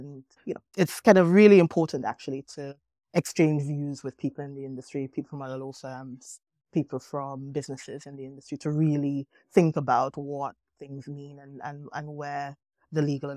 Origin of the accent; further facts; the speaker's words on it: Grenada; when I was growing up in Grenada. And so, you know, I'm also sort of stereotypically Caribbean.